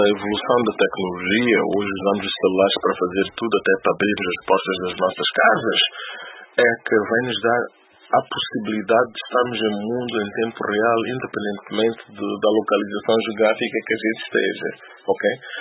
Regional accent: Mozambique; Porque o país é de todos nós, como moçambicanos.

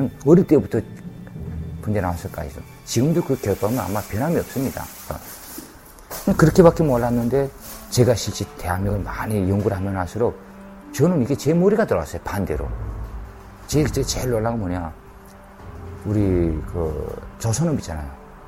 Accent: North Korea

